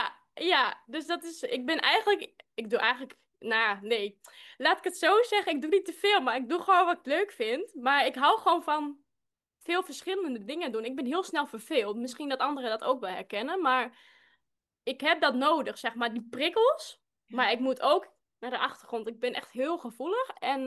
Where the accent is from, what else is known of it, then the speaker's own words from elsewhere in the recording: Friesland, Netherlands; Ik ben 29, bijna 30. ik kom uit Friesland. Zal je misschien ook wel horen.